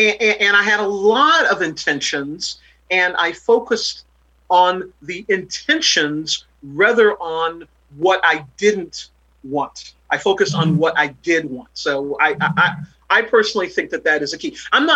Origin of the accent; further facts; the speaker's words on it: Huntsville, Alabama, United States; I grew up in the South. I grew up in segregation. I personally saw things. My parents were very active in the civil rights movement. I grew up in Huntsville, Alabama.